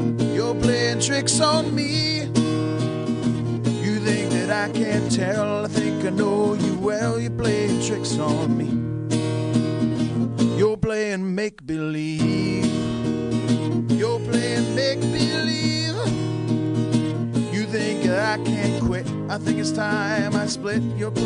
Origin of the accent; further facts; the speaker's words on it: Pittsburgh, Pennsylvania, United States; also born or lived in Jerusalem, Israel / Chicago / Philadelphia; I've lived most of my life in Pittsburgh, but I was born in Israel, moved to Chicago, Pittsburgh, Philadelphia, moved around